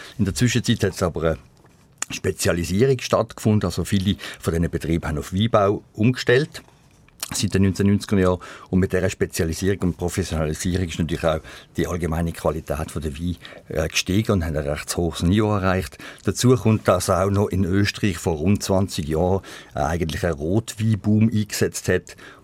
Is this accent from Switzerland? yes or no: yes; Switzerland; bei uns in der Schweiz